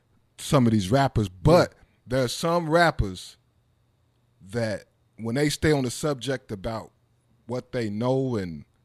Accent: Columbia, Missouri, United States; when they ask where are you from, and I tell them, you know, Missouri, the first thing any out of towner is gonna be like St. Louis. You know what I'm saying? And I'll say Columbia.

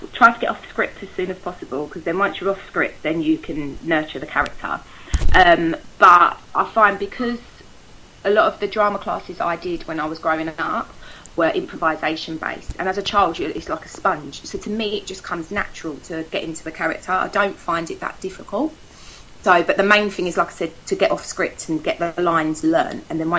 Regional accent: Islington, London, United Kingdom; I'm from Islington. I've been born and bred. I still live here. So it's my neighbouring borough.

